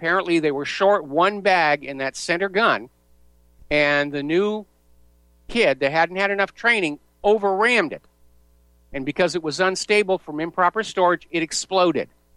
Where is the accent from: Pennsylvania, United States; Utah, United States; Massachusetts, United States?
Massachusetts, United States; Boston; born there; I was born in Boston all the way back there.